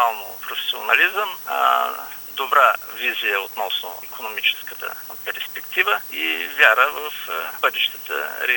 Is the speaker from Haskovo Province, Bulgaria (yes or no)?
yes; Haskovo, Haskovo Province, Bulgaria; Значи аз съм си от Хасково, работя дълги години в Хасково, семеен съм, да.